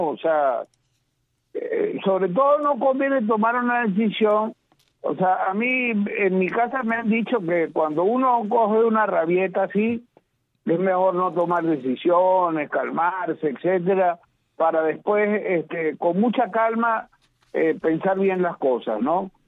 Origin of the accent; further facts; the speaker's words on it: Venezuela; yo creo que los más perjudicados ante una situación como esa seguiríamos siendo los venezolanos